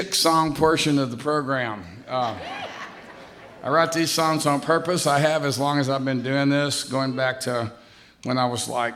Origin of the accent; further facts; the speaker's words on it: Texas, United States; I grew up in Texas and I didn't play football